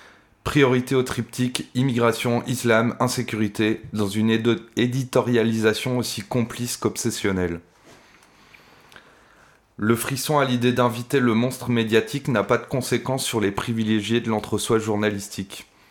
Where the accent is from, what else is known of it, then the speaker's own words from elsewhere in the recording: France; En tant que Français musulman